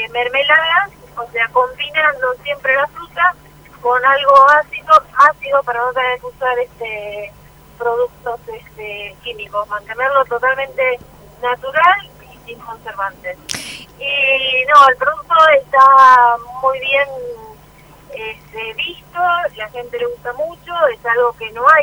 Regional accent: Montecarlo, Misiones, Argentina; moved away; yo me fui de Monte Carlo para estudiar, no quería ser maestra, por eso me fui a estudiar a Buenos Aires

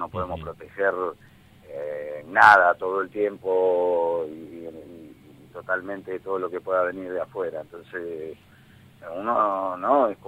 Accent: Argentina

